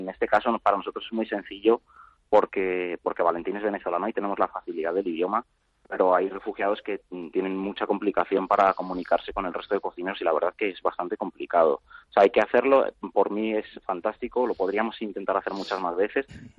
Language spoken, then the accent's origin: Spanish; Spain